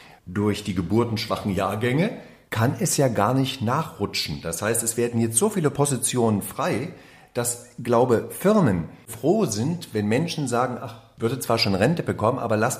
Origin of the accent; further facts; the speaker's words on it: East Germany, Germany; Wir haben es im Osten genauso gemacht. Ja, weil wir hatten gar nicht so viel. Man hat sich ja privat getroffen bei uns im Osten.